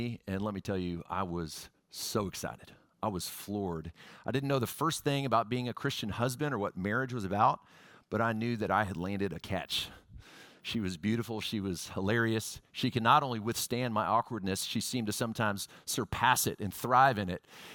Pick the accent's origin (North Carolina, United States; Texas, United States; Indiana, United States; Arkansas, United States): Texas, United States; Houston; I grew up in Houston, got 93Q on the radio.